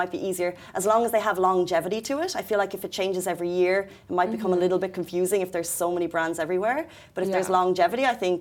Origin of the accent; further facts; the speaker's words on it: Ireland; I come from Ireland, absolutely hate it.